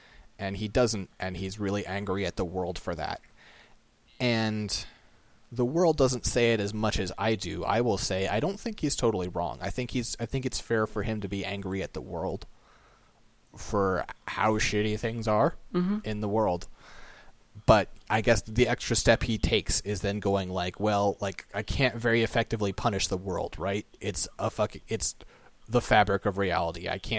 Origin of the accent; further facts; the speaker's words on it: United States; Is my personal perspective as an American.